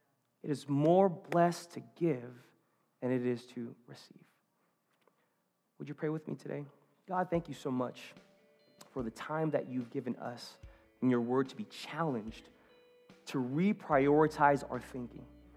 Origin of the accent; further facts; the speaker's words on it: National City, California, United States; Man, I'm from National City. I was like, biscuits and gravy? Like, what is that?